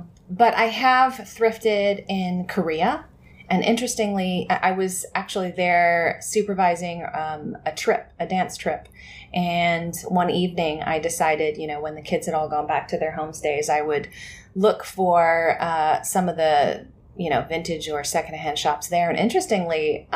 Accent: Malaysia; I grew up in Malaysia, and Malaysia has lots of kind of open-air markets

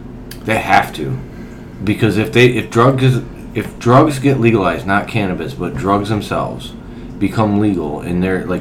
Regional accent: Holly, United States; Because I grew up in Holly, and I lived in Holly. And I was there in Holly

